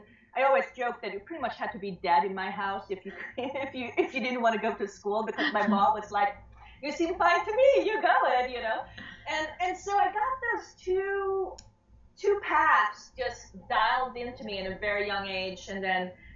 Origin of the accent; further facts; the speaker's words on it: Sweden; also born or lived in Switzerland; And again, I grew up in Europe in between Sweden and Switzerland.